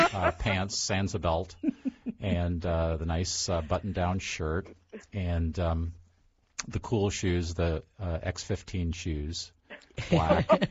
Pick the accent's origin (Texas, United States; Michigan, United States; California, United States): Michigan, United States; also born or lived in Virginia; I was born in Virginia and moved after I was born. About 2 years into it, we moved back to Michigan.